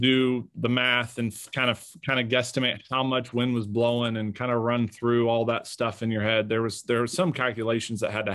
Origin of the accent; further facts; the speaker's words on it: Oklahoma, United States; because I grew up in Oklahoma. It blows 50 up there regularly.